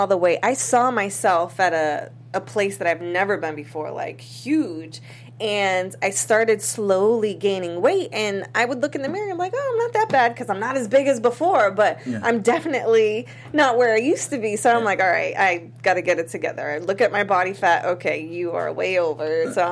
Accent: Boston, Massachusetts, United States; now in Los Angeles, United States; I lived in the cold. I shoveled the snow. I'm from Boston.

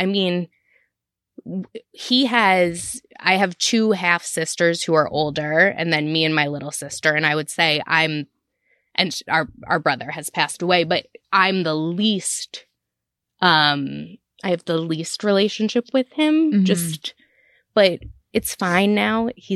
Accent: New Jersey, United States; I grew up in Central New Jersey, which Central New Jersey is a thing for all those people who say it's not.

